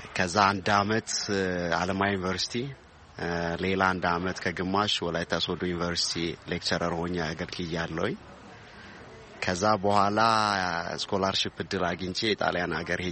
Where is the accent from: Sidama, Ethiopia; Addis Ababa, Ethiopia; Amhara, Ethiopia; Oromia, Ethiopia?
Sidama, Ethiopia; Wondo Genet; now in Modena, Italy; ከጣሊያን ሞዴና ነው የመጣሁት። ተወልጄ ያደግኩት ወንዶ ገነት የሚባል ከተማ ነው።